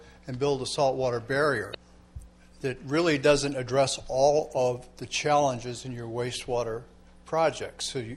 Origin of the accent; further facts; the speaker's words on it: Los Osos, California, United States; I am also from Los Osos, by the way, so if you want to ban me, this is the time before I get anything else out.